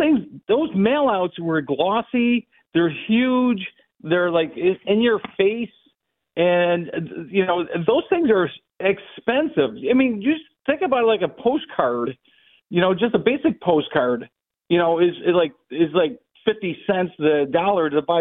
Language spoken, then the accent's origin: English; Buffalo, New York, United States; I know how that Democratic Party is because I grew up in South Buffalo, my Jimmy Griffin days, and I know exactly how that runs.